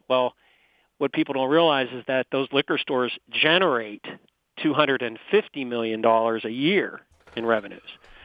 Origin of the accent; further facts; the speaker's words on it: New Brighton, Pennsylvania, United States; Back in PA, yeah, I'm a Beaver County boy. I grew up in New Brighton, PA, and I'm glad to be back with my family.